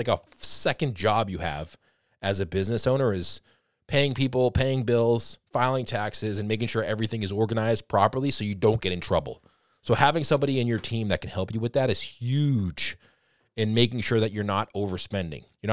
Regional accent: Boston, Massachusetts, United States; I know I talk a little fast. I'm from Boston, so you know, you got to talk a little fast on this podcast here.

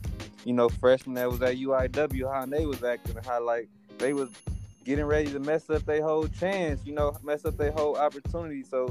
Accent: Inglewood, California, United States; I'm from Inglewood, you know

